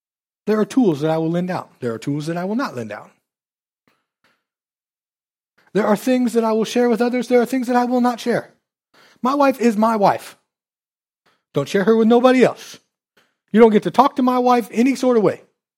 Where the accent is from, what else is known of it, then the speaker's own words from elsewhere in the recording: Keokuk, Iowa, United States; I was born in Keokuk, Iowa. I went to school here.